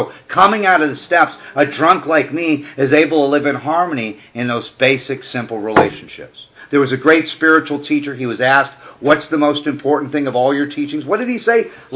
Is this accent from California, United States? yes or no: yes; Malibu, California, United States; And I said, you know, I grew up in Malibu. I want a yacht and a Learjet.